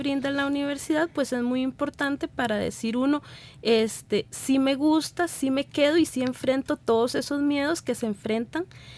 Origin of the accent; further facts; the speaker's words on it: Cartago, Costa Rica; a pesar de que yo soy de Cartago, cuando hice el trámite para para estudiar acá, era de zona alejada.